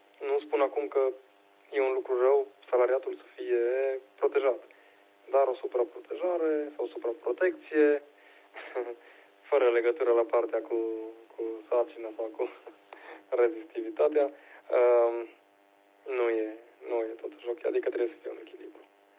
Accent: Transylvania, Romania; ardelenii, noi suntem mai înceți.

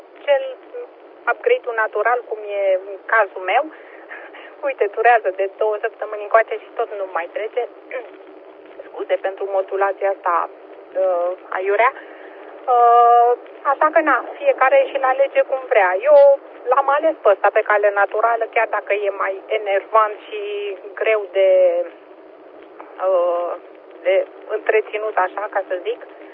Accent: Pitești, Argeș, Romania; Cel puțin la noi la Pitești, cald frig, vânt.

